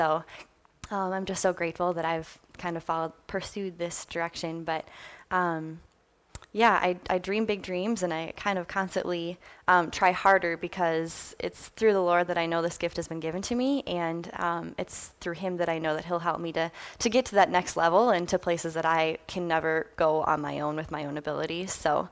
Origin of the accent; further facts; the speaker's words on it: Inver Grove Heights, Minnesota, United States; I grew up in Invergrove Heights, Minnesota, just south of the Twin Cities, and went to Rosemount High School.